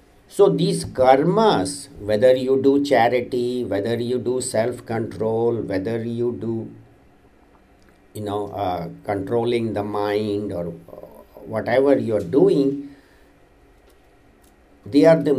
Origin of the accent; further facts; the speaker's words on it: India; when I was growing up in India.